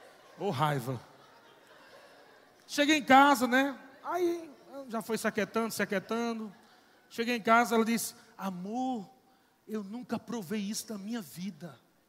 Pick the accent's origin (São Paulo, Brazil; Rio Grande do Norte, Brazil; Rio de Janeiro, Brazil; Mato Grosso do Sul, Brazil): Rio Grande do Norte, Brazil; Natal; Já notaram que eu sou nordestino? Já, né? Sou de Natal, Rio Grande do Norte.